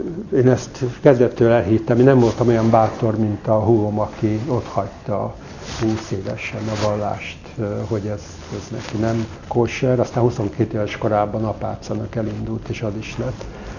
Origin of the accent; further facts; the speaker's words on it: Budapest, Hungary; Igen, pesti, budai vagyok, nem pesti, igen.